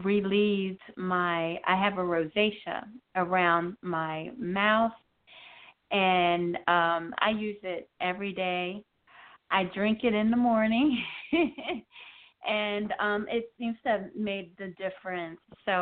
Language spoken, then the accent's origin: English; Austell, Georgia, United States; I'm from Austell, Georgia